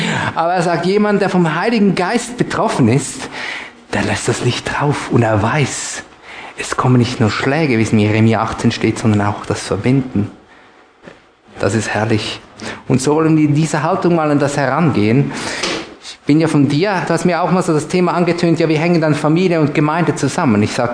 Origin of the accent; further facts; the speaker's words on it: Zürich, Zurich, Switzerland; Hinten und vorne nicht, sagen wir als Zürcher.